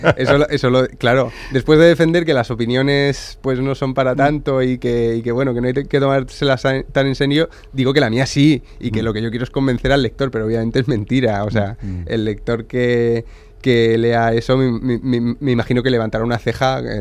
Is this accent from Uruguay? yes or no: no; Murcia, Region of Murcia, Spain; yo soy de Murcia. Y en mi escuela pública en Murcia seguía habiendo un cartel arriba que ponía Escuelas Nacionales.